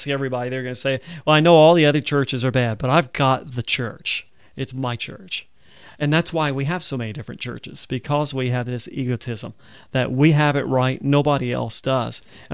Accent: Alabama, United States; accent: Southern; moved away as an adult; And he said, where are you from? I said, Alabama. I'm from Alabama. And he said, what are you doing up here in Connecticut? I said, well, I came here to study the Bible with you.

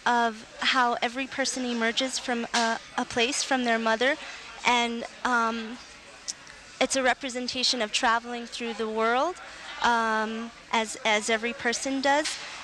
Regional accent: Santa Clara Pueblo, New Mexico, United States; We're all from Santa Clara Pueblo. We're all family. We're all artists. I, of course, grew up in my mom's studio.

